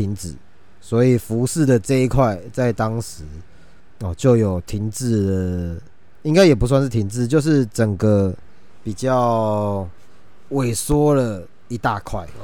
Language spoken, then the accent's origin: Chinese; Keelung, Taiwan; 我从小是在基隆长大的，